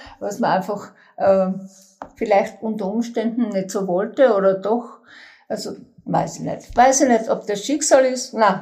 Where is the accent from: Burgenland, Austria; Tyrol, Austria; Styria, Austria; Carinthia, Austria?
Styria, Austria; Willersdorf; also born or lived in Kumberg; Und meine Mama hat dann 3 Jahre später geheiratet, aber nicht meinen Vater. Und ist dann herauf, also nach Willersdorf gezogen. Und da bin ich in Willersdorf aufgewachsen.